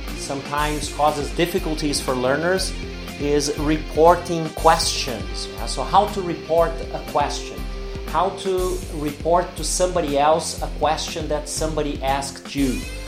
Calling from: Porto Alegre, Rio Grande do Sul, Brazil

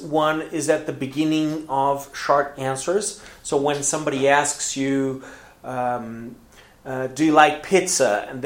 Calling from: Porto Alegre, Rio Grande do Sul, Brazil

